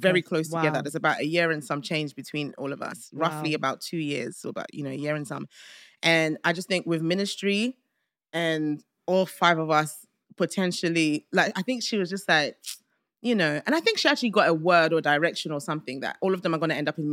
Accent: London, United Kingdom; Yes, I was born here. I was born in North London, Hackney.

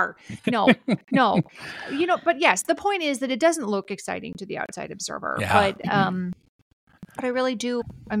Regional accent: Minnesota, United States; accent: Minnesota; And am I reading in my Minnesota accent?

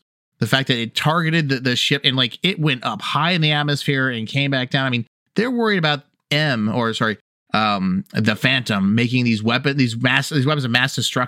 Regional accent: United States; And me, as an American, had no clue he was Tom Sawyer.

